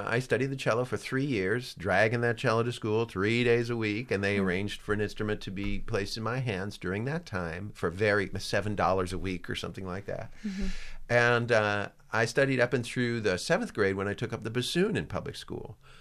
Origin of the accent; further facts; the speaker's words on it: Lafayette, Indiana, United States; now in Brooklyn, United States; Yes, I grew up in Tippecanoe County in northwestern Indiana, yes.